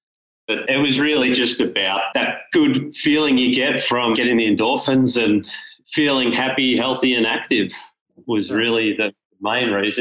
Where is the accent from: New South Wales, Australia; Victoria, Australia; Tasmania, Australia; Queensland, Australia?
Victoria, Australia; Bendigo; So I'm from Bendigo in Victoria. So we're regional Victoria.